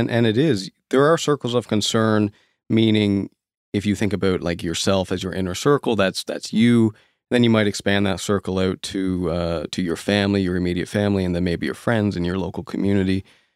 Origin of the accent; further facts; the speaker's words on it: Nova Scotia, Canada; So I'm from Nova Scotia, and a lot of the Stoic principles are fundamentally in our culture today, right?